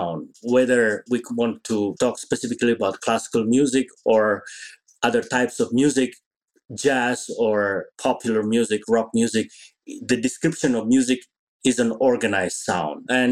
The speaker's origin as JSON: {"language": "English", "country": "Indonesia", "tie": "born or raised there", "said": "I grew up in Indonesia."}